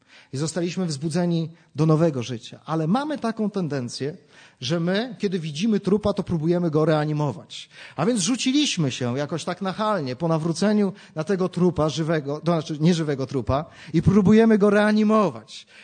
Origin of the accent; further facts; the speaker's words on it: Gdańsk, Pomeranian Voivodeship, Poland; a jestem z Gdańska, więc w Brzeźnie mieliśmy szkołę